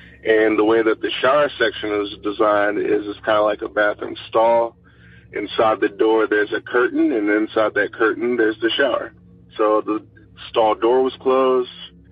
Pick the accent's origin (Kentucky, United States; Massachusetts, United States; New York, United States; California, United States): Kentucky, United States; Lexington; I am from Lexington, Kentucky.